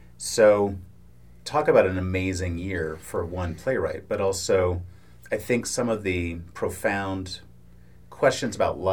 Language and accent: English; San Francisco Bay Area, California, United States; now in New York City, United States; I'm born in California. I come from the San Francisco Bay Area, and I moved to New York City in 1990, where I lived for 18 years.